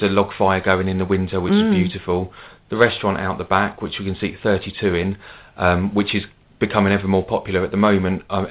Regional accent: Maidstone, South East England, United Kingdom; now in Folkestone, United Kingdom; I'm from Maidstone originally, but been down in the Folkestone Hythe area for the past 4.5 years.

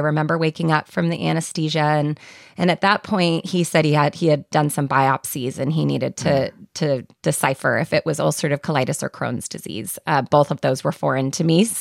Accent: California, United States; My grandmother, my dad's mom, is Italian. We grew up in the Bay Area.

